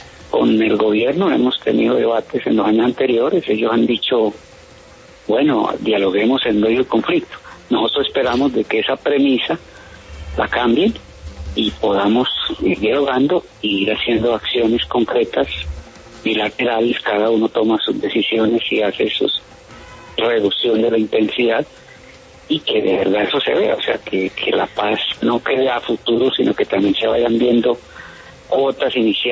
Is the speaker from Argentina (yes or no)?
no; Colombia; porque todos somos colombianos, todos los dolores son iguales